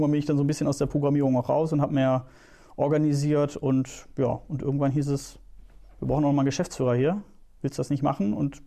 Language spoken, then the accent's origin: German; Leer, Lower Saxony, Germany; Ich bin zufällig auch in Leer groß geworden und da habe ich auch mein Abitur gemacht.